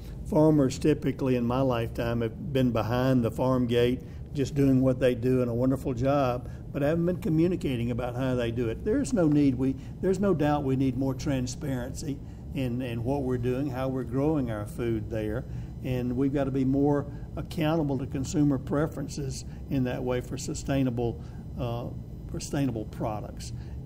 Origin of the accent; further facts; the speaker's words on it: Georgia, United States; You may know I'm from Georgia, and I know a little bit about cotton.